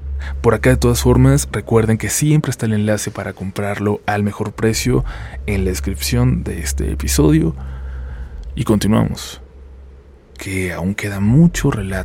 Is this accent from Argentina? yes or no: no; Hidalgo, Mexico; also born or lived in United States; Nací en Estados Unidos, pero crecí en un pueblo de Hidalgo junto con mis padres y mis dos hermanos menores.